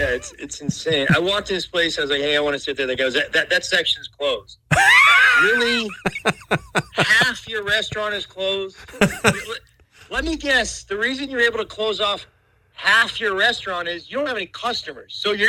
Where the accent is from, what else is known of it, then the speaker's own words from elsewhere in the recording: St. Louis, Missouri, United States; also born or lived in Texas; I'm from St. Louis. In Missouri. And, I live here now, but I've lived kind of like all over. I was in, I moved to Texas right out of college.